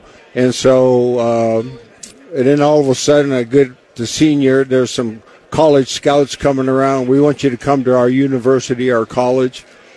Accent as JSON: {"language": "English", "town": "Warren", "region": "Ohio", "country": "United States", "said": "because I'm from Warren Youngstown area."}